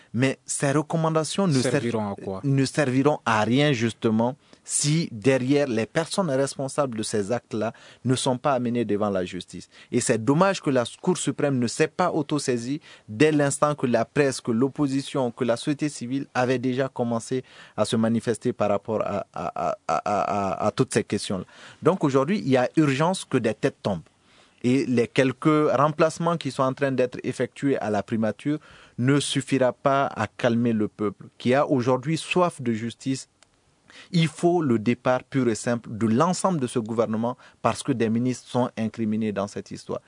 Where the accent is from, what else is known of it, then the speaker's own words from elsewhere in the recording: Mali; en tant que Malien, de voir mon pays